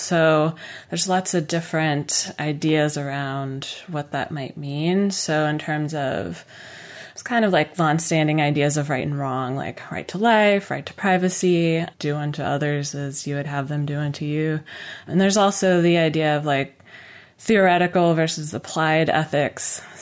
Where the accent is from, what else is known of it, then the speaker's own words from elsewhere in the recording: Spokane, Washington, United States; Yeah. I grew up in Spokane, so it's not exactly far from me.